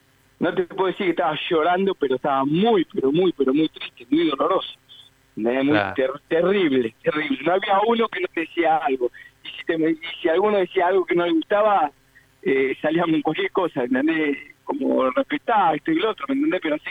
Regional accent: Argentina

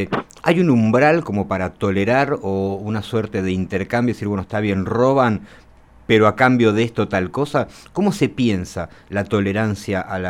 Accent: Argentina; tenemos muchos años siendo argentinos

